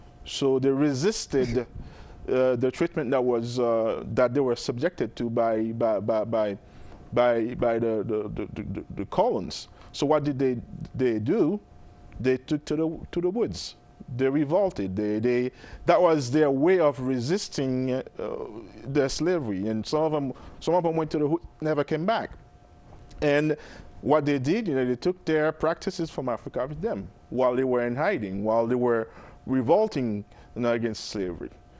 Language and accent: English; Haiti; I was born in Haiti, and there is a stereotype, you know, with Haitians.